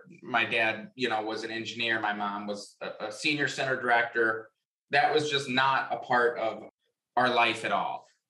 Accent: North Fond du Lac, Wisconsin, United States; So I grew up in a small town in Wisconsin, Fond du Lac, Wisconsin. The town I grew up in is actually North Fond du Lac

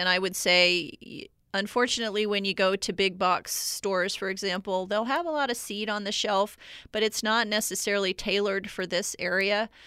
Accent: Texas, United States; That's what I grew up with in Texas.

